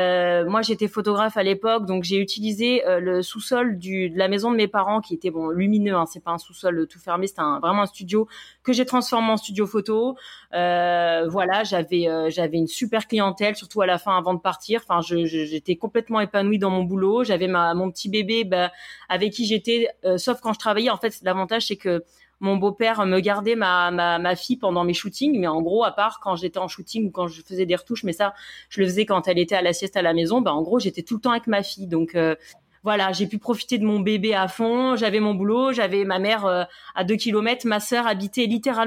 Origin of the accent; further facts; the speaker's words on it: Grasse, Provence-Alpes-Côte d'Azur, France; Alors moi et mon mari, hein, tous les deux, on est de la Côte d'Azur, on est de Grasse